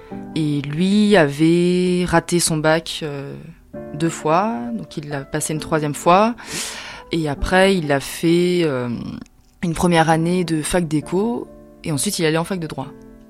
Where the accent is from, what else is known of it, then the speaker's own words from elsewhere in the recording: Strasbourg, Grand Est, France; moved away as an adult; now in Paris, France; J'ai grandi à Strasbourg jusqu'à mes 28 ans.